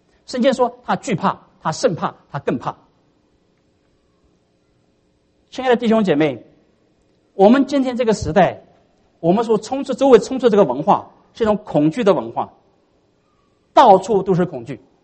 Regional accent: China; 我们中国人像我们人的面子太重要，我们每个人都觉得面子太重要了

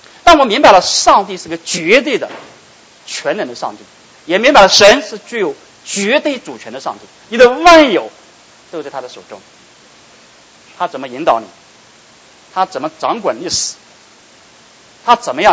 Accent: China; 我们中国人讲得很形象的，30年活东，30年活西啊

